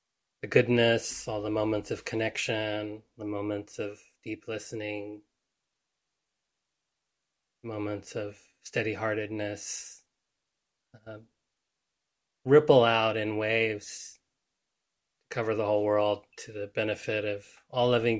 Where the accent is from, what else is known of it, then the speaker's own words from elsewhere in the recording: Alabama, United States; but I grew up in Alabama.